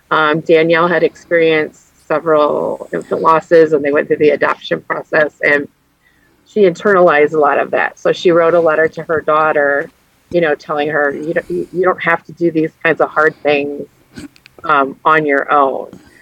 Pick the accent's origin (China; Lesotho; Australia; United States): Australia; Hobart, Tasmania; I brought it to my hometown of Hobart.